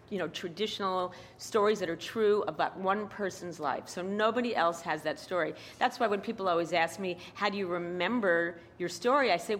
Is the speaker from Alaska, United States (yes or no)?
no; Queens, New York, United States; So I grew up in Queens, I studied...